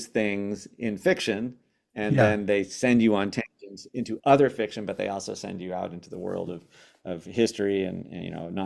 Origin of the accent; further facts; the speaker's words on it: Chicago, Illinois, United States; when I grew up in South Shore, it was 98% black